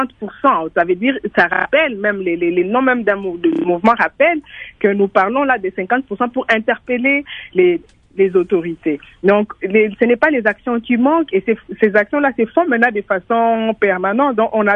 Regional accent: DR Congo; Je voulais juste lui rappeler que la politique chez nous en RDC penche beaucoup plus sur des compromis

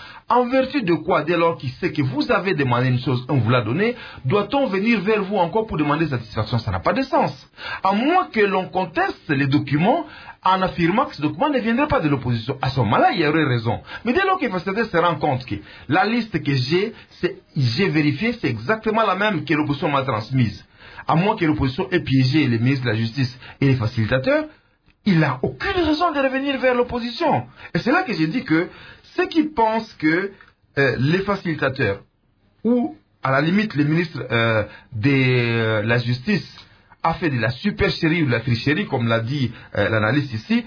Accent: North Kivu, DR Congo; Nous sommes élus de la nation, et surtout quand on est du Nord Kivu, nous devons avoir la compassion vis-à-vis de tous les citoyens du Nord Kivu.

